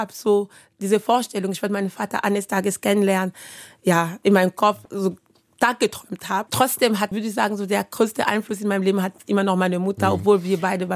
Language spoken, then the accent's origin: German; Kinshasa, DR Congo; in der Gegend, wo ich aufgewachsen bin, das war wunderschön grün, der Wald. Kinshasa war für mich immer so ein Ort, was man auch so New York sagt, die Stadt, die niemals schläft.